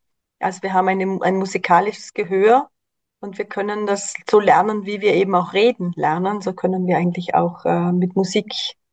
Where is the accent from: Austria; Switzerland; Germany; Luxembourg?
Austria; bei uns in Österreich